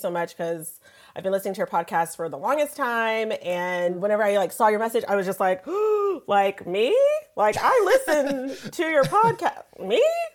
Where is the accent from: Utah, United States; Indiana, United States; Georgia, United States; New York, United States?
Indiana, United States; Evansville; And I'm from Evansville.